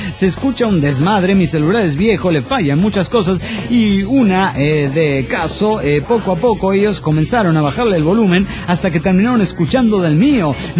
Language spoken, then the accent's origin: Spanish; El Alto, La Paz, Bolivia; del Alto de La Paz, Bolivia.